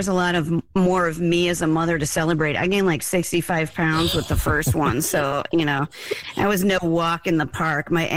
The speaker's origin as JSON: {"language": "English", "region": "Nebraska", "country": "United States", "said": "We're from Nebraska originally. Not our first rodeo."}